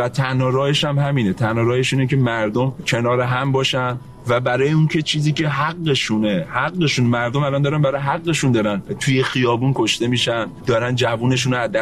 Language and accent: Persian; Iran; ما وقتی ایرانی هستیم